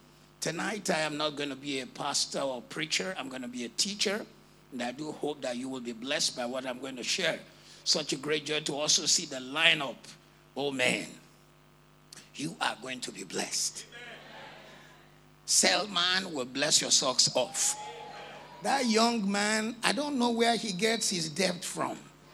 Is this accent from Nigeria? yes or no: yes; Nigeria; I can tell you as a Nigerian, I only know two families that have kept wealth for four generations.